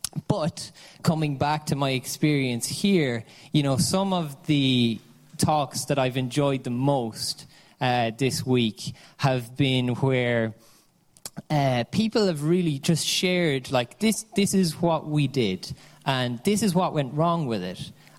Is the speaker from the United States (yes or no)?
no; Ireland; it reminds me as a young Irishman growing up in Ireland.